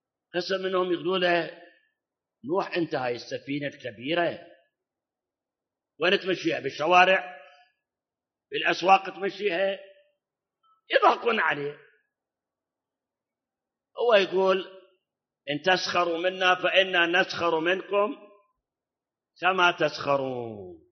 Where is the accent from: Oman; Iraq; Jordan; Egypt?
Iraq; وأكو مثل عندنا بالعراق يقول